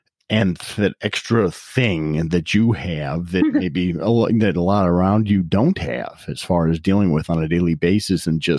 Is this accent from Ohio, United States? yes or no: yes; Ohio, United States; I'm from Ohio, but like all those people in Ohio talk funny.